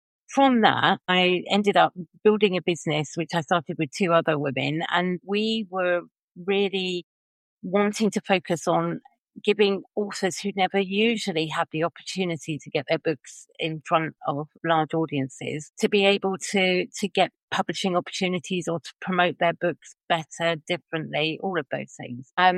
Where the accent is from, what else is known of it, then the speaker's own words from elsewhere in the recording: United Kingdom; now in Normandy, France; Well, I'm actually in France, because although I'm British, I live in France. Yeah, live in Normandy.